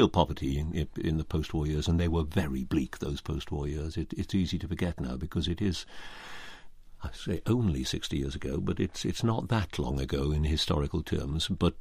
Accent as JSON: {"language": "English", "town": "Cardiff", "region": "Wales", "country": "United Kingdom", "tie": "born or raised there", "said": "Splott was a district of Cardiff, yeah. We were respectable poor."}